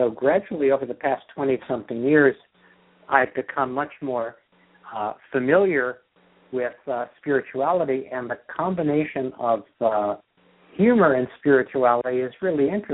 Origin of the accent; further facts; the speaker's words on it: New York, United States; Growing up in New York, you had Yogi Berra. He was a catcher for the Yankees.